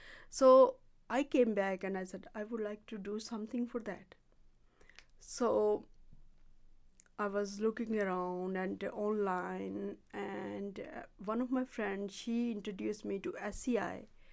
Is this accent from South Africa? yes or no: no; Pakistan; now in United States; I'm also from Pakistan